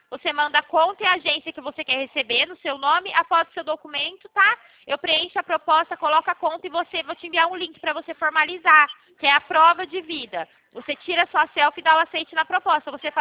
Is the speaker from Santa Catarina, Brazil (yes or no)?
no; São Paulo, Brazil; Isso mesmo, sou do interior de São Paulo.